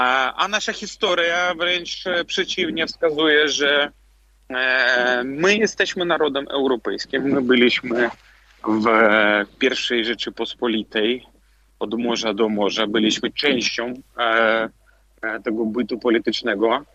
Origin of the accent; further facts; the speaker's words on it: Belarus; Polish is a second language; ponieważ jesteśmy Białorusinami